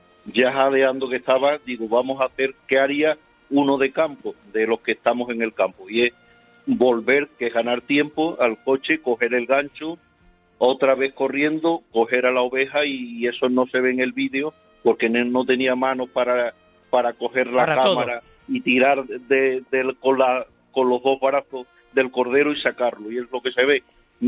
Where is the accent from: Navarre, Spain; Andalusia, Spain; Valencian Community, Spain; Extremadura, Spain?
Extremadura, Spain; Campillo de Llerena; Aunque yo soy de Campillo de Llerena, que si no me matan, sabes, los de mi pueblo